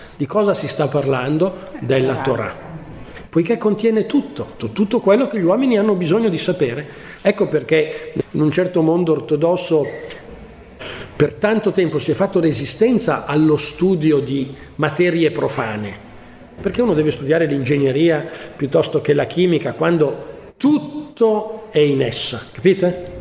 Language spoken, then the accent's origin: Italian; Rome, Lazio, Italy; dico nostro perché io vengo da Roma